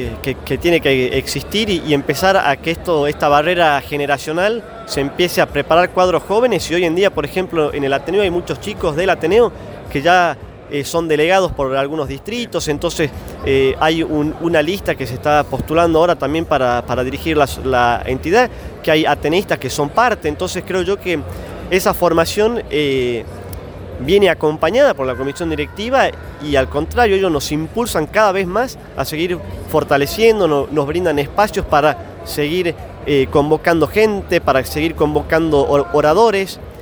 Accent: Argentina; te nutre como persona, te nutre como amigo, te nutre como persona, como argentino, ¿no?

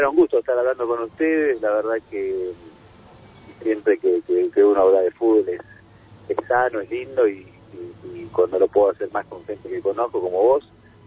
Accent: Monte Grande, Buenos Aires Province, Argentina; also born or lived in Santiago del Estero; yo nací en Santiago del Estero, me crié en Monte Grande, acá en un partido de Esteban Echeverría, en Buenos Aires, o el Gran Buenos Aires

